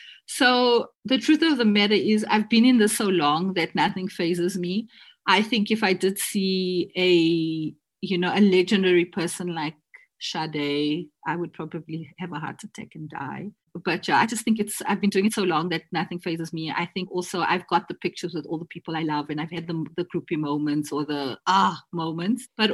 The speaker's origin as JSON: {"language": "English", "town": "Durban", "region": "KwaZulu-Natal", "country": "South Africa", "lives_now": "Johannesburg, South Africa", "said": "I think being in Johannesburg, and I'm also from Durban"}